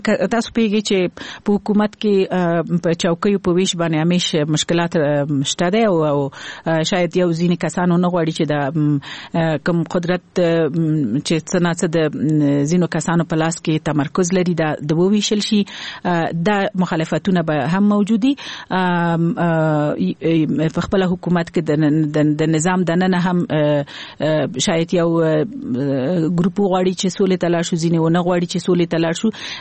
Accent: Afghanistan; زه د یو افغان په توګه د افغان حکومت په دری دریز باندې شاید دومره شک ونه لرم

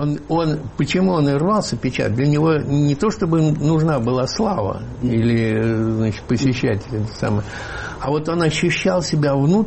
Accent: Saint Petersburg, Russia; now in Moscow, Russia; хотя я родился в Ленинграде и всю юность провел там

